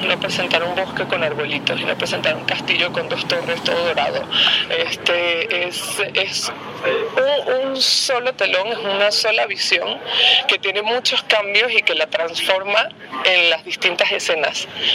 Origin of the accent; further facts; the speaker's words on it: Venezuela; yo soy venezolana, pero me siento mexicana.